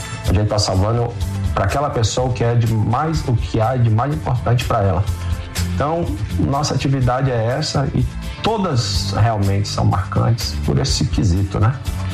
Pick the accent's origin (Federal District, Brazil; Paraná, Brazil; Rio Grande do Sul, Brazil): Federal District, Brazil; Taguatinga; also born or lived in Bahia / Goiás; nascido, morava em Itaguatinga, nasci no hospital de base, passei um pouco da minha infância lá em Itaguatinga, depois já juventude, morei fora de Brasília, morei 4 anos na Bahia, morei 4 anos em Goiás, mas desde 90 fixo em Brasília.